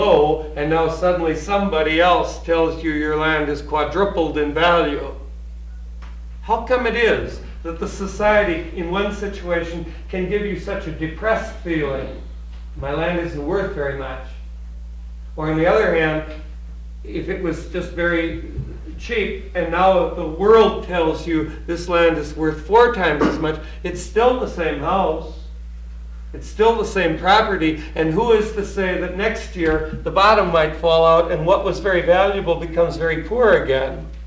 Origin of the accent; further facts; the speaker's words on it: Zumbrota, Minnesota, United States; I'm from Zumbrota, Minnesota. Our family only lived there 8 years, but I went through that time from about fifth grade through high school